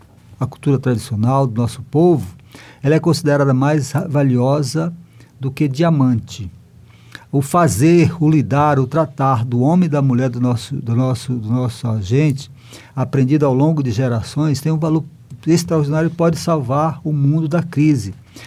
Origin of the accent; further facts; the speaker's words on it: Tarauacá, Acre, Brazil; now in Maranhão, Brazil; eu sou natural do Acre, lá de Tarauacá. Nasci na beira do rio Jaú e na fronteira com o Peru. Vim para o Maranhão e aqui me instalei e fiquei por 30 anos distante da minha mata